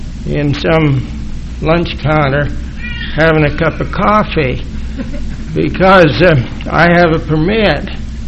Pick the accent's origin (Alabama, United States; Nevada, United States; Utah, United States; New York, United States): Utah, United States; born there; I was born in Utah, went to BYU. I've been visiting California for about a half century, but it's good to be home.